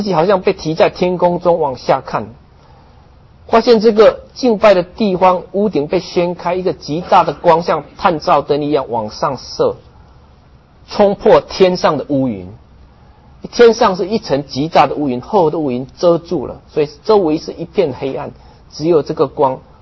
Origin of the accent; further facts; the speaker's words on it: China; 当然我作为中国人，我也想说，哦，那中国怎么样呢？